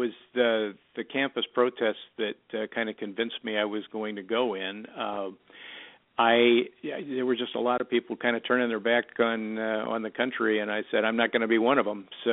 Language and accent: English; Midwest, United States; No, I grew up in the Midwest